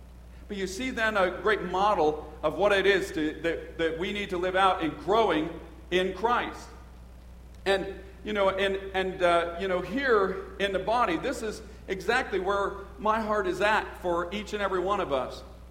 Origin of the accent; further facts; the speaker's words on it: Dempseytown, Pennsylvania, United States; as I grew up here in the Dempseytown area